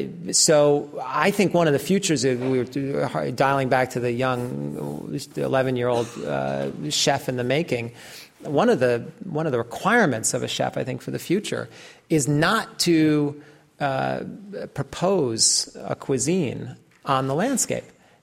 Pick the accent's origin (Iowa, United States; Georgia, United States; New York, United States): New York, United States; I come from the Lower Hudson Valley, New England.